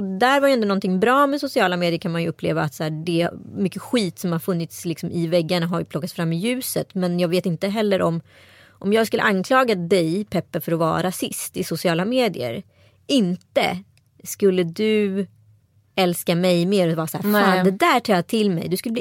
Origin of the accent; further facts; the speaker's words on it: Strömstad, Västra Götaland County, Sweden; Alltså, jag har vuxit upp i Strömstad kommun